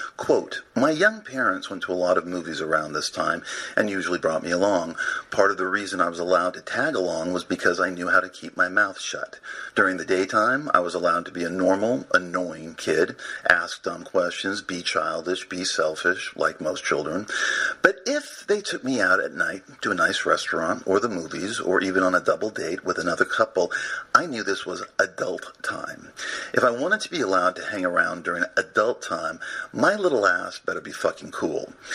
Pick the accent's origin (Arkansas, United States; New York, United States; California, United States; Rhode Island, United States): California, United States; Los Angeles; I was born on March 7th, 1964. And we both grew up in Los Angeles.